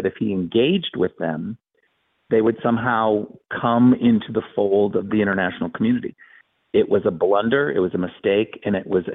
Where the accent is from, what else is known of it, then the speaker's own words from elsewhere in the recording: United States; No, I get full protections because I live in America and I'm an American.